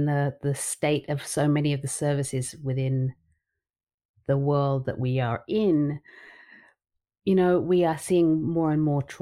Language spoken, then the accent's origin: English; London, United Kingdom; also born or lived in Australia; now in Switzerland; I hail from London. I'm a proper Londoner to start with, but then I started my career as a midwife and lactation consultant in London and in England. And then I actually worked and lived in Australia for 10 years